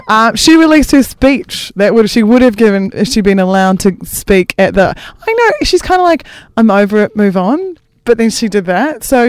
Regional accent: New Zealand; I'm a Kiwi.

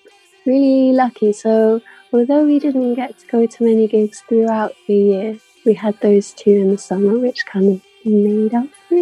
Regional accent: Isle of Wight, South East England, United Kingdom; Yeah, compared to like a city where like every street has a venue and bands go around touring, the Isle of Wight's pretty cut off from that.

